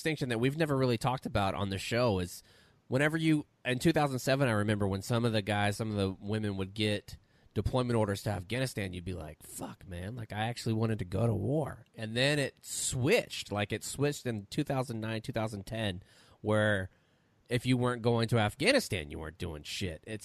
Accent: Pensacola, Florida, United States; also born or lived in Japan; I was from Pensacola, Florida. I lived in Cantonment. And Cantonment was a really tiny, small town.

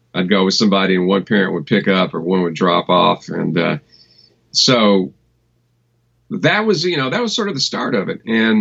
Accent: Louisville, Kentucky, United States; And, you know, I grew up in Louisville, Kentucky, and it was before YouTube. It was before the internet.

